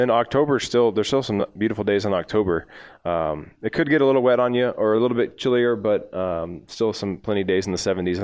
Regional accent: Texas, United States; So I'm originally from Texas. My wife and her family are from this area.

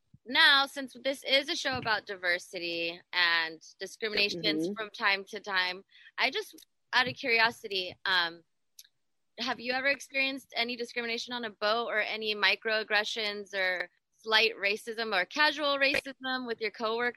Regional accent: United States; But where in the United uh-huh. States? I'm American.

